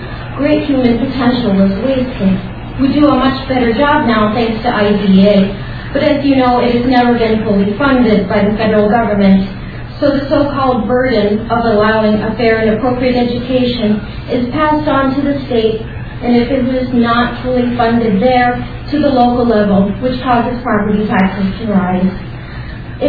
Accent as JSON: {"language": "English", "town": "St. Paul", "region": "Minnesota", "country": "United States", "said": "I'm from St. Paul, Minnesota, and my son is a second grader."}